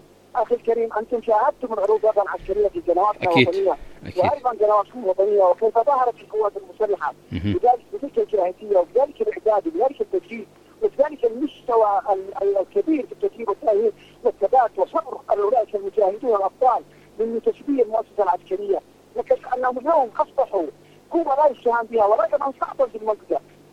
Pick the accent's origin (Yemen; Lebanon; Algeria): Yemen; نحن شعب يمني ودولة مستقلة.